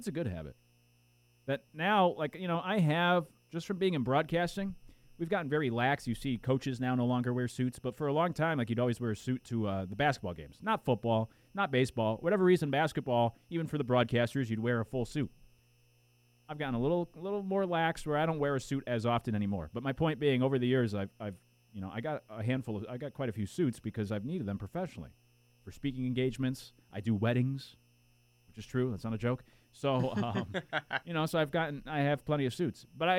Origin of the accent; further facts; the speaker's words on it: Connecticut, United States; I mean, I grew up in Connecticut. It may not be as hot as South Carolina, but it gets just, I mean, you know, it's still 90 degrees and humid usually in Connecticut by July.